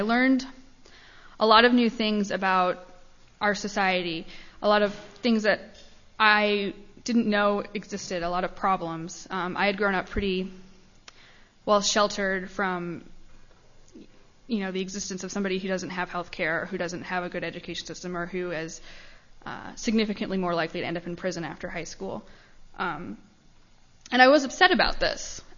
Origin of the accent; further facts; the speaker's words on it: Ohio, United States; And my own story is I'm from Ohio. I grew up in a United Church of Christ church and was very active in church.